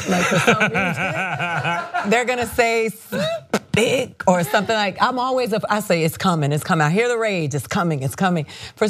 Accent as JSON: {"language": "English", "town": "Miami", "region": "Florida", "country": "United States", "said": "I'm from Miami, so in Miami, the Puerto Rican neighborhood, which was Wynwood, is now the Arts District."}